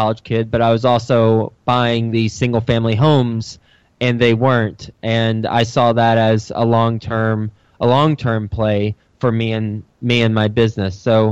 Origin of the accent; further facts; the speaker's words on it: Texas, United States; moved away as an adult; now in New York City, United States; I am from Texas. I went to Texas Tech University, graduated in 2005 with an advertising major, moved up to New York City